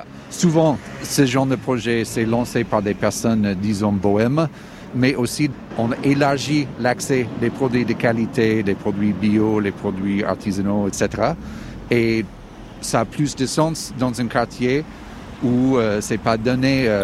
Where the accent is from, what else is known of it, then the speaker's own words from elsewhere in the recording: Indiana, United States; French is a second language; moved away as an adult; now in France; Je suis américain, mais j'habite en France depuis 20 ans, à peu près maintenant. Je viens de Indiana, aux États-Unis.